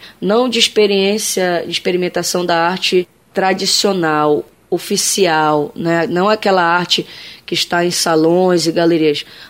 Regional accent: Castanhal, Pará, Brazil; also born or lived in Bragança; Eu sou natural de Bragança, na verdade, mas me criei em Castanhal, eu e minha família.

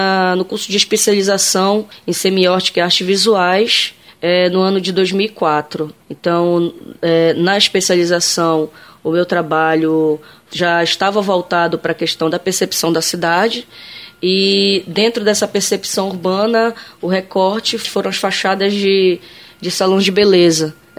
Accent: Castanhal, Pará, Brazil; also born or lived in Bragança; Eu sou natural de Bragança, na verdade, mas me criei em Castanhal, eu e minha família.

